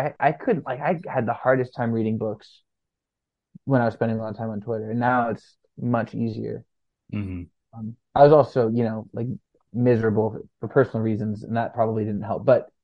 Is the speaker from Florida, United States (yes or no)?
yes; Florida, United States; I grew up in Pinellas County.